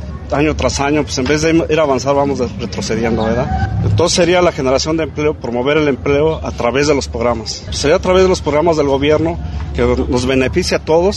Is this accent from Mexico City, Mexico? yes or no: yes; Mexico City, Mexico; now in Colotlán, Mexico; soy de la Ciudad de México, soy casado, tengo 5 hijos, tengo una carrera de ingeniero electromecánico. Llegué aquí a Colotlán hace 22 años porque mi papá y mi mamá son de aquí de Colotlán